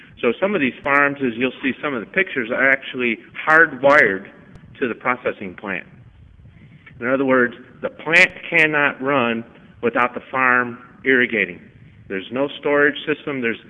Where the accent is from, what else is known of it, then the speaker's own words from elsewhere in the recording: Oregon, United States; I'm from Oregon. High rainfall year for us is 25 centimeters, so we're in a desert.